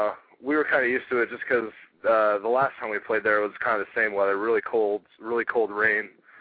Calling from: Evanston, Illinois, United States; I'm calling from my house in Evanston. I'm still going to school at Northwestern, so still live in the same house.

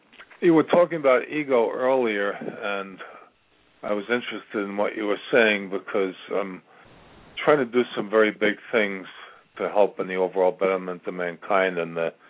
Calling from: Virginia, United States; I'm calling from Virginia.

